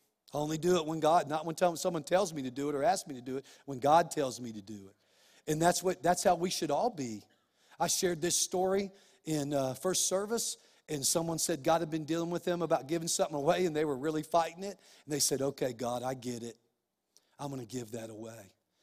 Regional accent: Clovis, New Mexico, United States; even Julie's hometown of Tulsa, my hometown of Clovis is one of the best places we ever lived

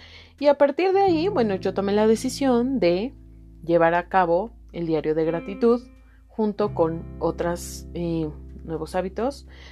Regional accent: Mexico; vivo en la Ciudad de México, así que es muy caótica. Vivimos en un tema de violencia para los que somos de México o de algunos países latinoamericanos.

